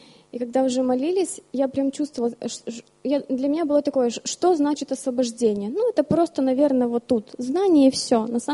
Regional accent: Bălți, Moldova; now in Germany; я из Молдовы, точнее, из города Бельц.

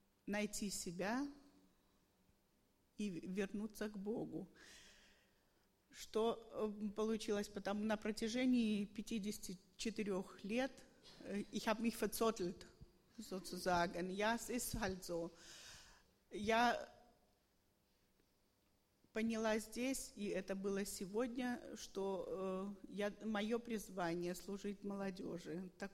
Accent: Worms, Rhineland-Palatinate, Germany; из Вормса.

